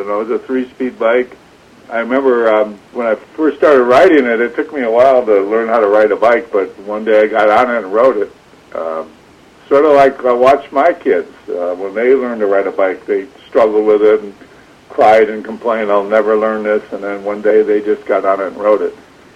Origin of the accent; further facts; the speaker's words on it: Rhinelander, Wisconsin, United States; also born or lived in Pacific Northwest; I grew up in Rhinelander for the most part. It is what I consider my hometown, although I didn't move there until I was in second grade. I was born in Wisconsin Rapids, and then we left for a few years to the Pacific Northwest.